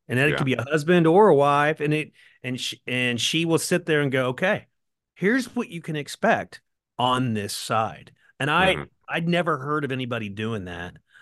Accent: Norman, Oklahoma, United States; I mean, I grew up in Norman and I went to OU.

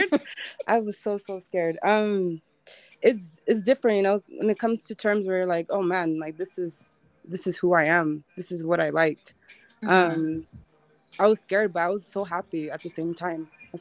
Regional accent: Salt Lake City, Utah, United States; I am from Salt Lake City.

